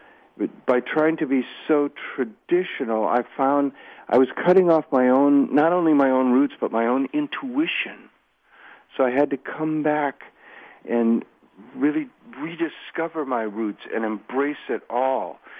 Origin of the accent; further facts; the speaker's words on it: United States; at least for me, being an American.